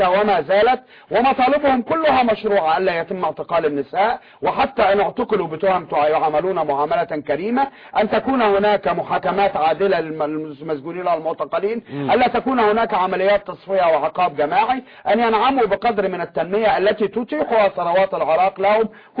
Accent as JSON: {"language": "Arabic", "country": "Egypt", "said": "ما تسمى عندنا في مصر الجمعية أو السلفة"}